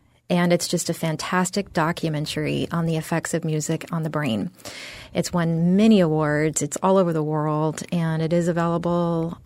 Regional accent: San Antonio, Texas, United States; also born or lived in Austin / San Francisco Bay Area / New York City / New Jersey; I grew up in San Antonio, Texas.

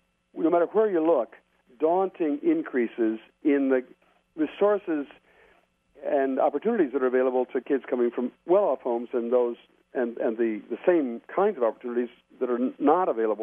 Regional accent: Port Clinton, Ohio, United States; if you talk to people in my hometown of Port Clinton nowadays about poor kids

